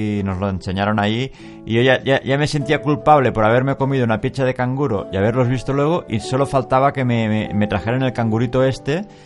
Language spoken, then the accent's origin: Spanish; Barcelona, Catalonia, Spain; es como nosotros que somos de Barcelona